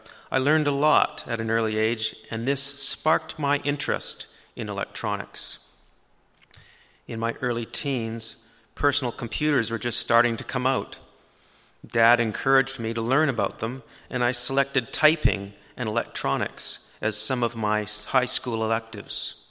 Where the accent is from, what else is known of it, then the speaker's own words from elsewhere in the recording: North Vancouver, British Columbia, Canada; the house we grew up in North Vancouver